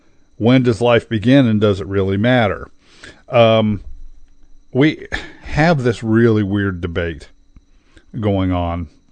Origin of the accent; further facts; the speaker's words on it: Ohio, United States; I grew up in Central Ohio.